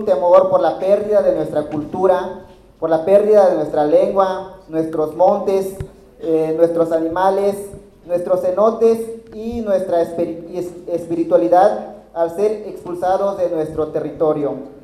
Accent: Valladolid, Yucatán, Mexico; Se han hecho consultas a modo de las cuales Valladolid, de donde yo soy, no tuvo intervención porque supuestamente no está involucrado directamente.

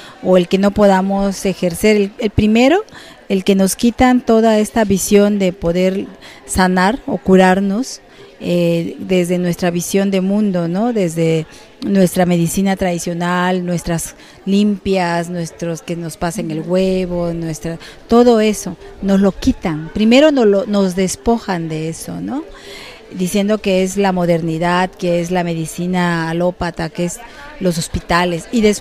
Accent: Juchitán, Oaxaca, Mexico; soy del Istmo de Tehuantepec, de Juchitán. Pertenezco al pueblo indígena Vinizá.

